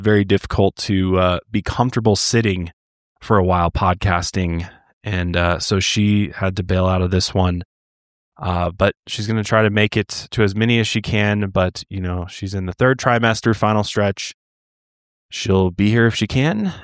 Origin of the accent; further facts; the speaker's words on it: Las Vegas, Nevada, United States; also born or lived in Colorado; I'm originally from Vegas. I'm a Vegasan.